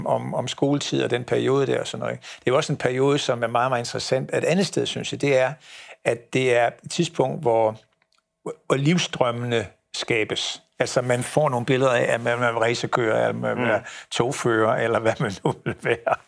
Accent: Esbjerg, Region of Southern Denmark, Denmark; Jeg er fra Esbjerg.

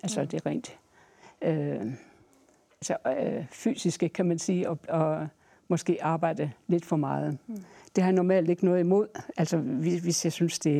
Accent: Central Denmark Region, Denmark; accent: broad Jutlandic; jeg føler mig stadigvæk som Sallingbo, og har talt meget bredt jysk indtil jeg kom til Aarhus.

